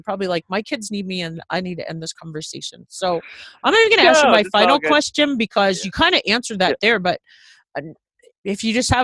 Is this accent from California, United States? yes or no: no; New York, United States; because I grew up in New York in a very wealthy suburb, and my mom is exactly what you're talking about.